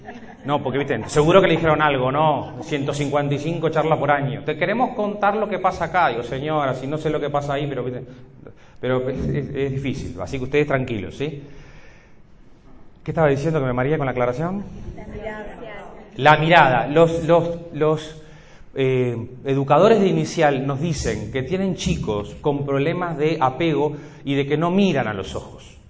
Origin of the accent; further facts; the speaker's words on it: Uruguay; que como soy uruguayo tengo que aclarar.